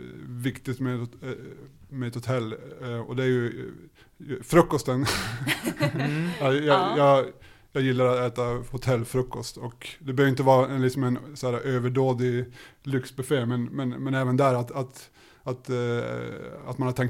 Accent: Norrland, Sweden; Ja, men som norrlänning så håller jag med dig

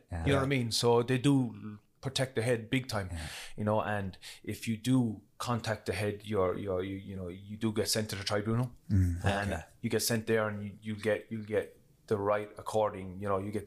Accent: Ireland; growing up in Ireland

